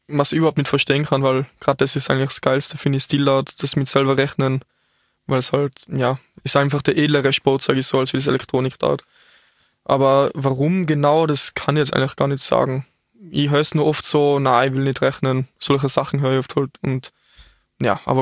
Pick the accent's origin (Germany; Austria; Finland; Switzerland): Austria; Und bei uns in Österreich ist es noch ein bisschen schwach mit Stildart.